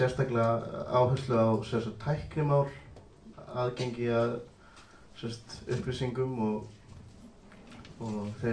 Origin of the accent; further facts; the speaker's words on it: Reykjavík, Capital Region, Iceland; Ég er sem sagt uppalinn í Breiðholtinu og ég er sem sagt Reykvíkingur, borinn og óbarnfæddur.